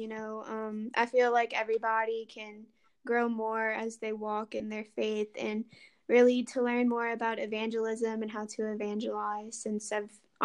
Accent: Louisiana, United States; I'm 19 years old. I'm from Louisiana, born and raised, and yeah, that's pretty much it.

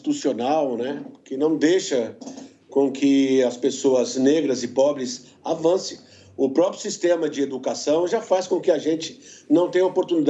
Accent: Ladainha, Minas Gerais, Brazil; moved away; eu sou mineiro de Ladainha, do norte de Minas. Meu pai veio para cá no início dos anos 70

